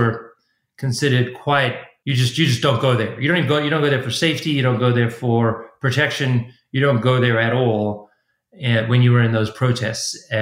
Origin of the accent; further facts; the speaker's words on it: South Africa; moved away as an adult; also born or lived in Canada; now in United States; I've been in the U.S. Since 1995, and I was in Canada before that for 4 years studying. And I came from South Africa in 1991.